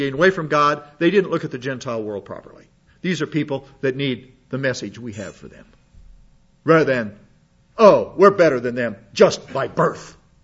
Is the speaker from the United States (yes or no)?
yes; South Dakota, United States; Where are you from? I'm from South Dakota, the smallest state in the Union. I'm damn proud of it.